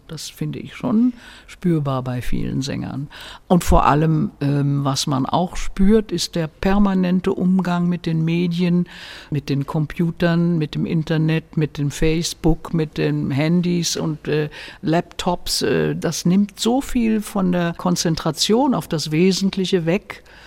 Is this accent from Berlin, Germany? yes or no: yes; Berlin, Germany; born there; meine Heimat ist immer noch meine Geburtsstadt Berlin. Ich fühle mich Berlin immer noch verbunden und Wurzeln geschlagen habe ich halt hier im Bayerischen.